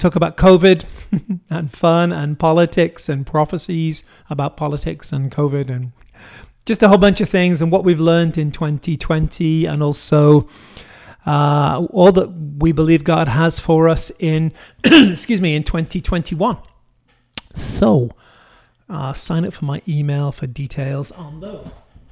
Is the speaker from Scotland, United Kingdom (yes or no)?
no; North West England, United Kingdom; because I grew up near Liverpool and grew up 20 years after …